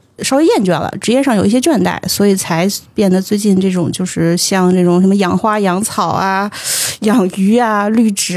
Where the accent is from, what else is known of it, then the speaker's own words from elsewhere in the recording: Beijing, China; 我是本地人